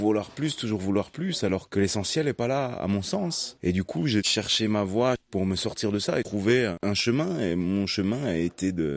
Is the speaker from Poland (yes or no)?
no; Switzerland; moi, j'ai grandi en Suisse.